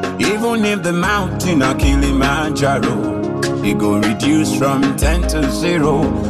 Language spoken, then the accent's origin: English; Trinidad & Tobago; I'm from Trinidad, the mega the natural one.